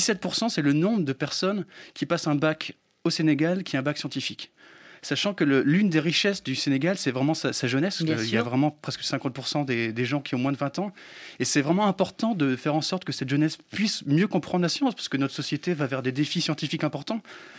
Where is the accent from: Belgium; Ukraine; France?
France; on a eu la chance, en grandissant en France